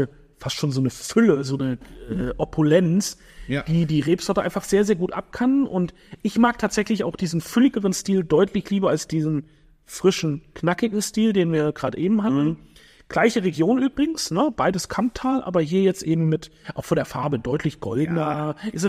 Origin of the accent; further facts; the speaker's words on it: Austria; born there; auch gebürtiger Österreicher.